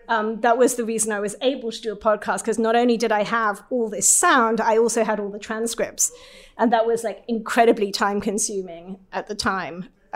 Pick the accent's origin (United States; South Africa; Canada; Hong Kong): Hong Kong; When I was growing up in Hong Kong, he was incredibly famous.